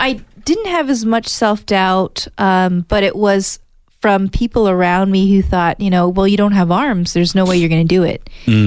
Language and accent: English; Sierra Vista, Arizona, United States; born there; now in Tucson, United States; And I was born in Sierra Vista, and I moved to Tucson when I was a teenager. Mm-hmm. So I've been here ever since. I graduated the University of Arizona, lived my whole life, you know, here.